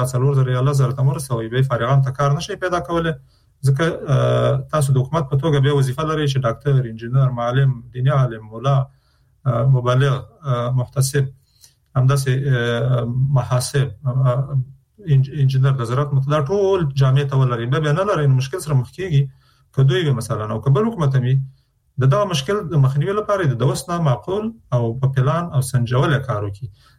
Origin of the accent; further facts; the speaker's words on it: Afghanistan; چون موږ د افغانستان خلک یو